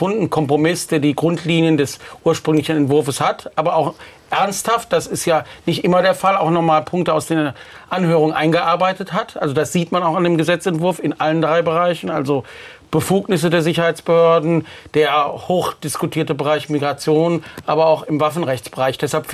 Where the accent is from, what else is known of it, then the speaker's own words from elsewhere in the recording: Wuppertal, North Rhine-Westphalia, Germany; ich komme ja aus Wuppertal, der Nachbarstadt von Solingen.